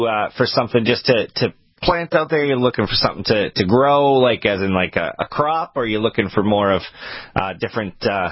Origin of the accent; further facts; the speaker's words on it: Maine, United States; now in Massachusetts, United States; So it's actually pretty close to what we are in Massachusetts and what we were in Maine when I was from Maine.